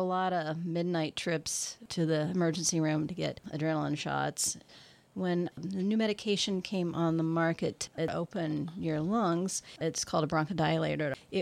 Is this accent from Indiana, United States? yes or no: yes; Indiana, United States; No, I'm actually from the Midwest, Indiana, as a matter of fact.